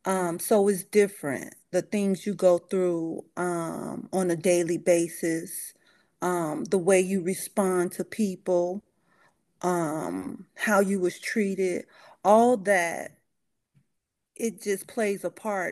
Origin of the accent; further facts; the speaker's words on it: Chicago, Illinois, United States; Well, if I grew up on the South Side, and when I say the South Side of Chicago, I want to say like the Southeast Side, right off of South Chicago and Yates